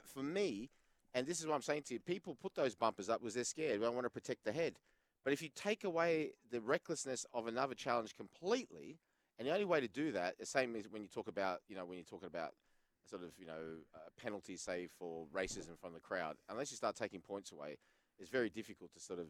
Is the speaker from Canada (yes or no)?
no; Australia; I'm Australian.